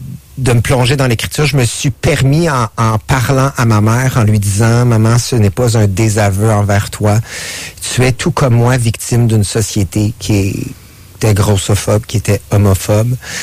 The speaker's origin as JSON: {"language": "French", "town": "Saint-Jean-sur-Richelieu", "region": "Quebec", "country": "Canada", "said": "Je viens de Saint-Jean-sur-Richelieu. J'ai 41 ans."}